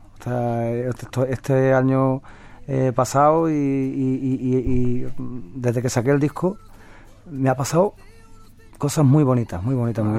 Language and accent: Spanish; Ayamonte, Andalusia, Spain; lo que es cantar en mi tierra, ¿no? Ver las caras conocidas de gente que yo conocía de chiquitito. Aparte, yo lo primero que hice nada más llegar a Ayamonte es que me fui a buscar a mi abuela